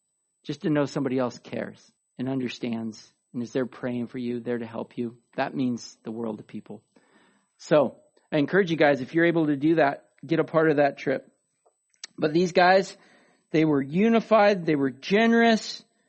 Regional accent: Oregon, United States; We're going to take a team of people down to Southern Oregon, kind of my hometown, where over 2,000 people have lost their homes.

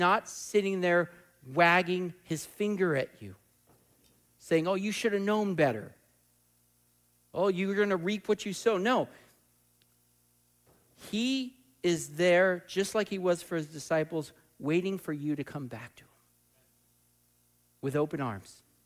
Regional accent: Oregon, United States; I remember I grew up in Southern Oregon and rafting on the Rogue.

